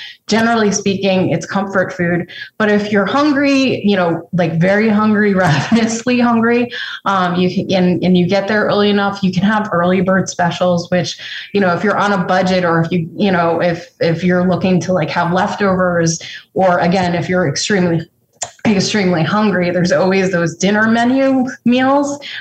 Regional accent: Connecticut, United States; I grew up partially in Connecticut.

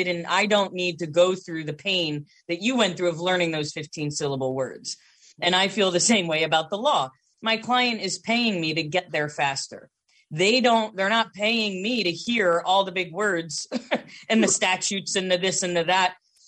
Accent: Canada; I'm better than Canadian. I'm French Canadian.

